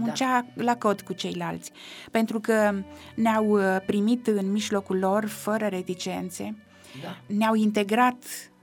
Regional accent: Bărăgan, Romania; born there; eu nu m-am ferit să spun atunci că m-am născut pe Bărăgan

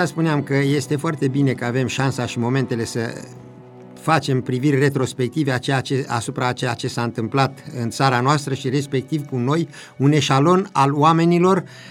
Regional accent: Ilovăț, Mehedinți County, Romania; cel puțin din partea locului de unde sunt eu, din comuna Ilovăț, fostul raion Turnul Severin, județul Mehedinț

